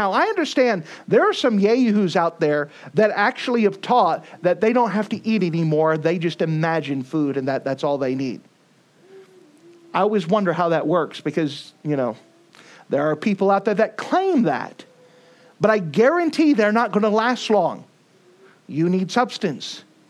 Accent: the South, United States; Can't you tell? I'm from the South.

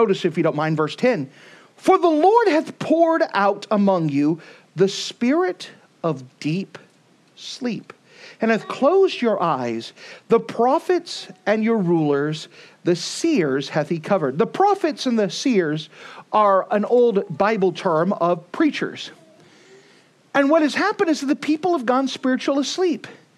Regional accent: the South, United States; Can't you tell? I'm from the South.

